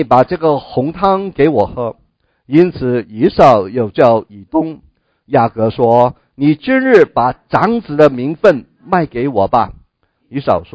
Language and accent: Chinese; China; 我们中国人挺不错的嘛，我们人口也是挺多，你看我们几千年的历史有那么多优秀的人